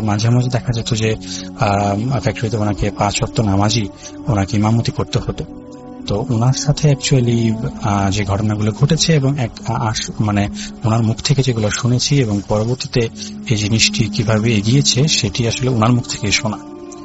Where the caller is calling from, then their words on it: Dhaka, Dhaka Division, Bangladesh; আমি ঢাকার যাত্রাবাড়ি এলাকা থেকে বলছি।